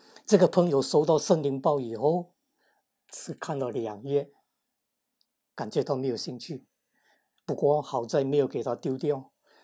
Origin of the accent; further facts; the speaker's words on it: Sandakan, Sabah, Malaysia; 是我们这边，我们这一代人就住在这边。那么我从小就在这边长大，所以说教会是我的家